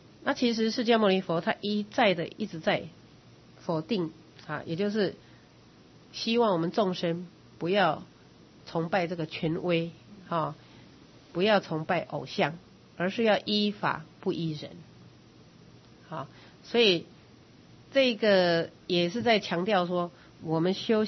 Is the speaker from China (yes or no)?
yes; China; 我们中国人为什么认为啊说佛说法49年